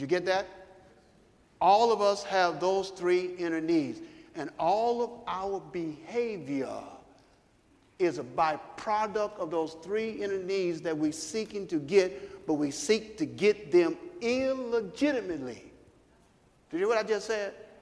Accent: Chicago, Illinois, United States; I grew up in Chicago. They're in the inner cities.

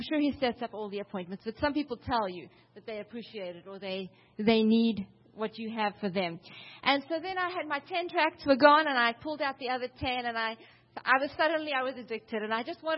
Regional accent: South Africa; I'm from South Africa, so connected.

